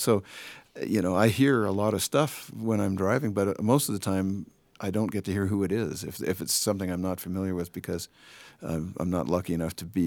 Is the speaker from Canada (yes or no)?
yes; Canada; now in United States; As a Canadian who lives in this country and I'm here on a green card, I can't vote.